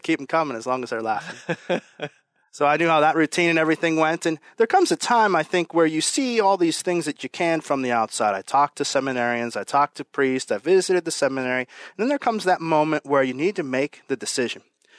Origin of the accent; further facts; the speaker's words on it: Westview, Pennsylvania, United States; That really inspired me as a young person growing up in Westview, where I'm from, just north of Pittsburgh.